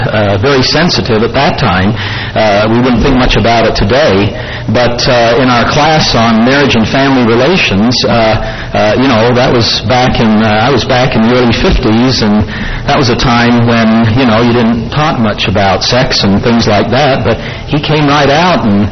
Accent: New York, United States; I didn't know I did know some people, but I didn't know very many. I was from New York, and I was wondering whether I should join a fraternity.

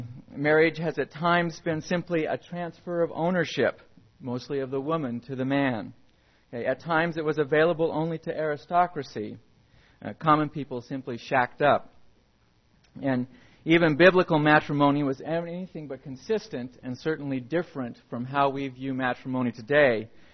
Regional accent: Arizona, United States; I will talk specifically about my home state of Arizona and what has happened there.

